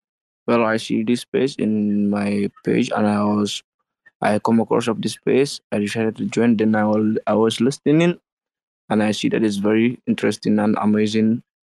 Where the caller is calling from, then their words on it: Gambia; And I'm greeting from the Gambia, West Africa. … I'm so glad to be here.